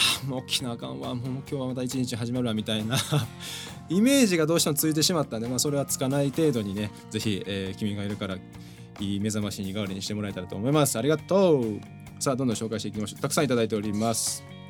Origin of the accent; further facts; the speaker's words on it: Wakayama, Japan; この間地元の和歌山から